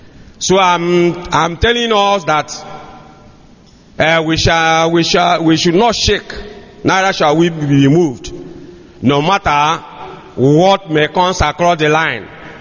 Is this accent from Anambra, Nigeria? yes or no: yes; Umuchu, Anambra, Nigeria; I came from Ozara Akukwa, Umuchu, in Aguata local government area of Anambra State, Biafra.